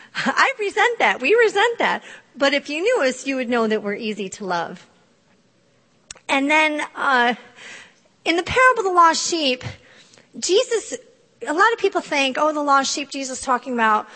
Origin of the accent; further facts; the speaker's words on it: Michigan, United States; I'm from Michigan, where we've never had a rape exception because they save them all.